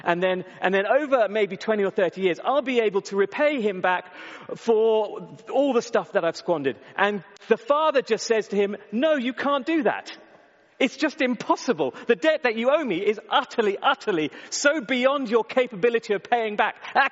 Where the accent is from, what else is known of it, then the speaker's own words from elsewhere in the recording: United Kingdom; We're not born Christians. We're not Christians because we're British.